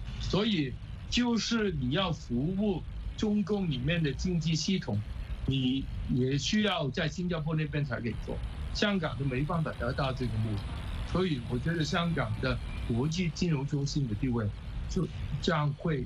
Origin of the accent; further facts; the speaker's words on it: Guangdong, China; 又变成我们广东人说的那种糖水滚糖鱼、黄水滚黄鱼，